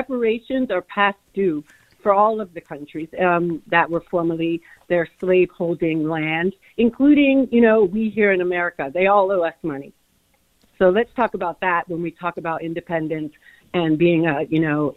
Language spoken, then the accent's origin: English; United States; I'm an American citizen, traveled extensively throughout the Caribbean, have Jamaican parentage